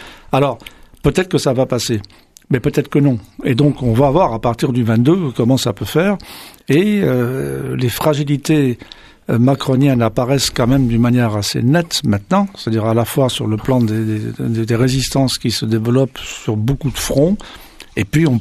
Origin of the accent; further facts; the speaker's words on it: France; l'essentiel chez nous en France, ce qui compte, c'est le premier tour de l'élection